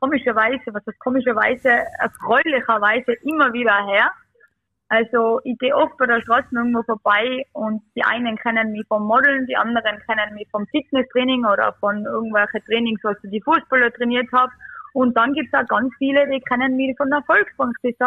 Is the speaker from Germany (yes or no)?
no; Bosnia & Herzegovina; first language Bosnian; German is a second language; weil Bosnisch ist ja meine Muttersprache.